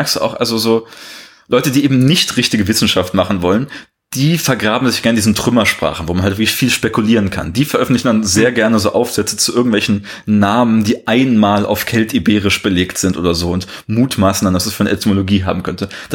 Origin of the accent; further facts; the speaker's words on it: Rhineland, Germany; ich begreife mich als Rheinländer, ja schon.